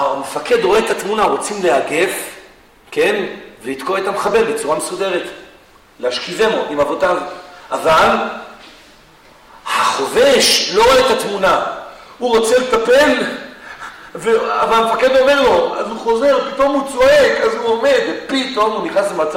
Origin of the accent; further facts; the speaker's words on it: Haifa, Haifa District, Israel; אני זוכר את אסון הכרמל, אני חיפאי במקור.